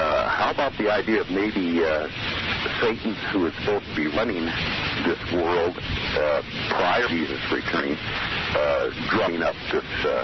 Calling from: Susanville, California, United States; Susanville.

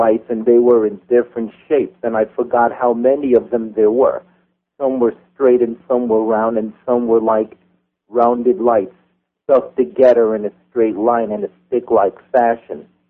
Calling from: New York City, New York, United States; I'm calling from New York City.

